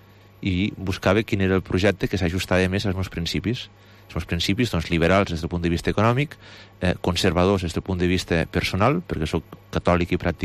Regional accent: Lleida, Catalonia, Spain; com a lleidatà

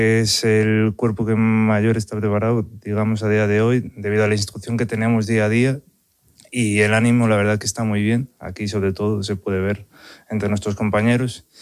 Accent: A Coruña, Galicia, Spain; Yo soy de La Coruña también, o sea que lo echo mucho de menos.

